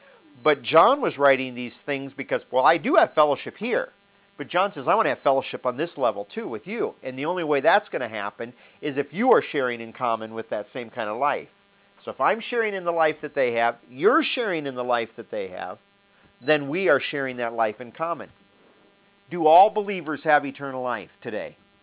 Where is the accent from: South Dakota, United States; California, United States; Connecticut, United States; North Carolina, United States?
South Dakota, United States; because I come from … of South Dakota that are kind of an emotional bunch, you know.